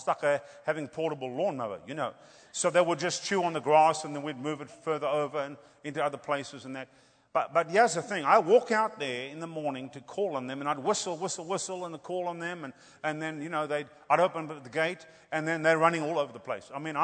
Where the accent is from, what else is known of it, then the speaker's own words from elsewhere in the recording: South Africa; And so back in South Africa, we bought some sheep. Well, yes, the deal. See, we're from Africa.